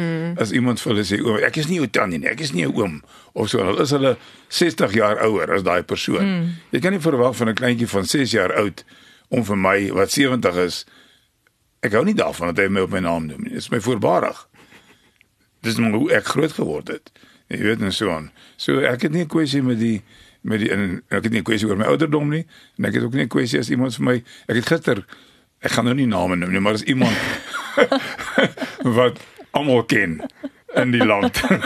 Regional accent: Free State, South Africa; Ek het in die Vrystaat groot geword op 'n plaas en in die platteland

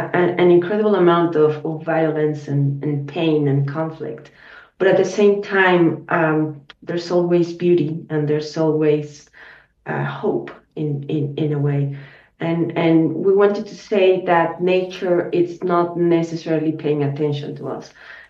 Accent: Guanajuato, Mexico; Well, I'm from Guanajuato

